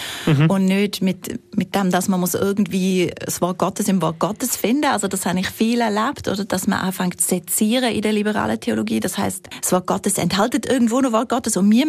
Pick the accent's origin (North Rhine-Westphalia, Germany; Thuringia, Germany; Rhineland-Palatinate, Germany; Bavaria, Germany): Bavaria, Germany; accent: Allgäu; now in Switzerland; Deshalb bin ich da, hocke ich da mit meinem Allgäuer Akzent.